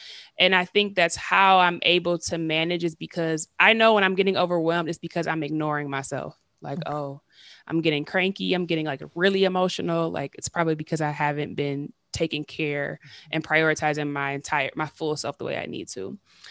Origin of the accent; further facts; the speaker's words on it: Detroit, Michigan, United States; And I'm from Detroit, which is a city that was actually hit really bad by the pandemic.